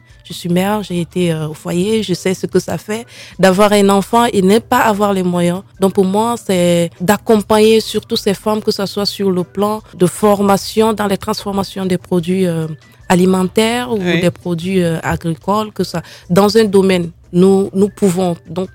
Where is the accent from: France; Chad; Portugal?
Chad; Moundou, Logone Occidental; also born or lived in Doba / N'Djamena; je suis née à Doba, dans le sud du Tchad. J'ai grandi à Moundou et puis à N'Djamena.